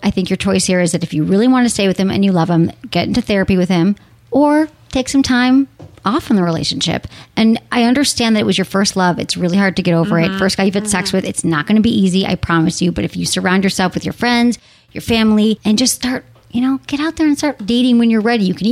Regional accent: Michigan, United States; accent: Michigan; That's my Michigan accent.

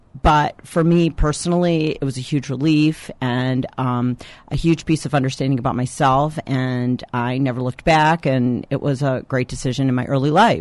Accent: Midwest, United States; I will say I am not from San Francisco. I'm also from the hearty Midwest, and in my town, there are plenty of sex stores.

